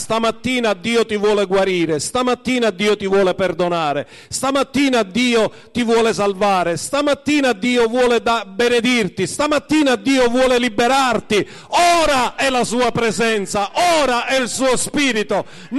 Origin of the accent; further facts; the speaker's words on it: Sicily, Italy; Io non lo so, lo sapete voi, io sono siciliano. Siciliani siamo mezzi